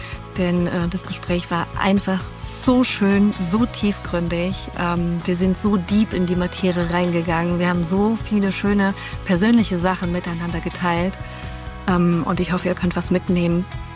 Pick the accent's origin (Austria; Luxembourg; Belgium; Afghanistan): Luxembourg; also born or lived in Düsseldorf; Und bin in Luxemburg aufgewachsen